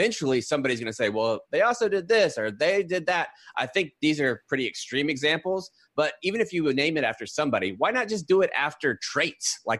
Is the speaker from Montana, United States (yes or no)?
no; Jacksonville, Florida, United States; Like, I am from the South. Like, I'm from Jacksonville, Florida. It's named after fucking Andrew Jackson. Like, I am from that area.